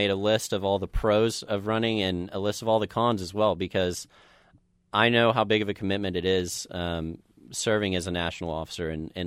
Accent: Deepu, Oklahoma, United States; I'm not just there representing myself. I'm not just there representing my hometown of Deepu, but representing the entire state of Oklahoma.

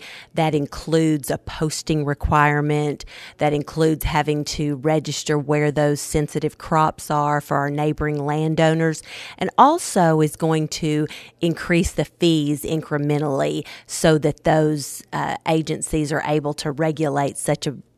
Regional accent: Oklahoma, United States; I'm from Western Oklahoma, too.

